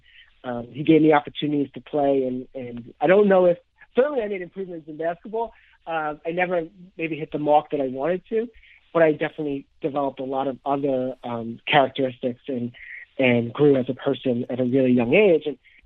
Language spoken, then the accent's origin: English; Queens, New York, United States; So I grew up in Queens, New York my whole life. I moved a couple years ago out to Long Island. I grew up in Ozone Park, Queens.